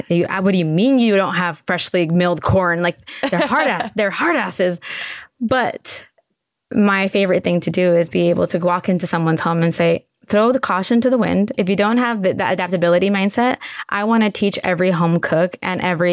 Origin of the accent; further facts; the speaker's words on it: Tijuana, Baja California, Mexico; English is a second language; I mean, I learned English watching Julia Child on TV in Tijuana. So I'm ESL and we learned English watching the Cape, you know, public broadcast TV